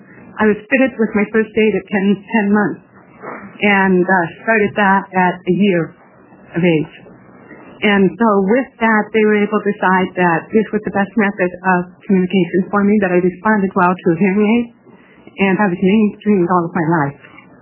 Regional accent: Portland, Oregon, United States; I'm from Portland.

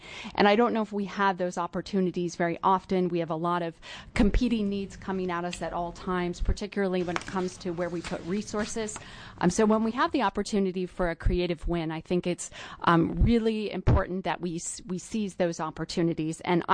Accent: Oregon, United States; You know, I'm from Klamath County, so I really, really like Southern Oregon wines.

